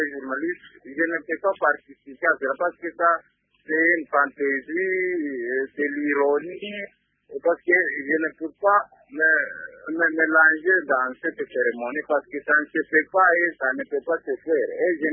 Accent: Bukavu, South Kivu, DR Congo; Chez nous, à Bukavu, vraiment, ça ne se fait pas.

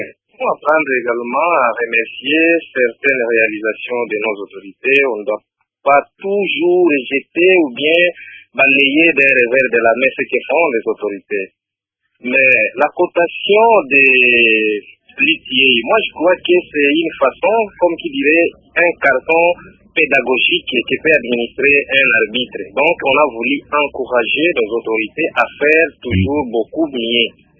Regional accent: Maniema, DR Congo; ici chez moi, au Maniema

